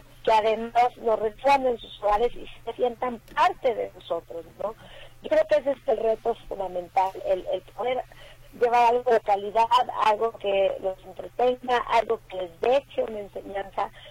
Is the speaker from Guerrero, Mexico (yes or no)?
yes; Acapulco, Guerrero, Mexico; Que yo soy de Acapulco, yo soy guerrerense, sí.